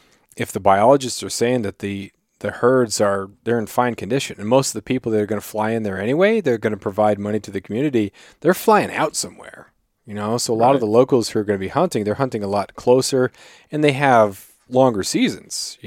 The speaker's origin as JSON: {"language": "English", "town": "Klawock", "region": "Alaska", "country": "United States", "tie": "born or raised there", "said": "I remember growing up in Klawock and, you know, we would ride our bikes down to the river and we accessed the river by going through native land."}